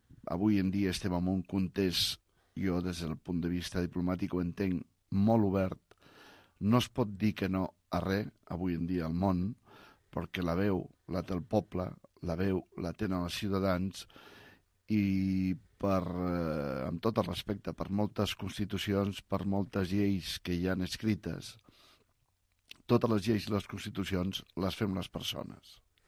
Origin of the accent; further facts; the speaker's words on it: Catalonia, Spain; des del punt de vista ciutadà de Catalunya, que sóc català, ciutat de peu